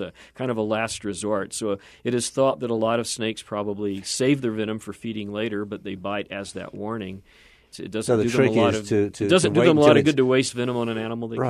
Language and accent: English; Fort Worth, Texas, United States; I grew up in Fort Worth. I'm from Fort Worth, Texas.